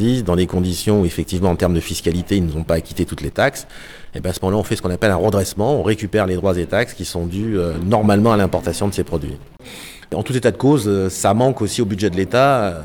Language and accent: French; Marseille, Provence-Alpes-Côte d'Azur, France; Je suis marseillais jusqu'au bout des ongles